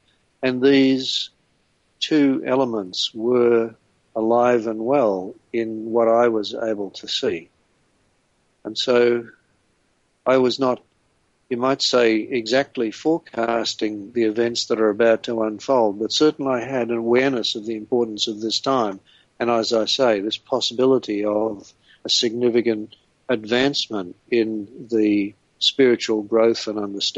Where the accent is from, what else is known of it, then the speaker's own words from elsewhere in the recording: France; also born or lived in Italy; Indeed, France was the country where I spent most of my life. I was born in France, and apart from spending some time in other countries, particularly in Italy, I spent most of my life in France.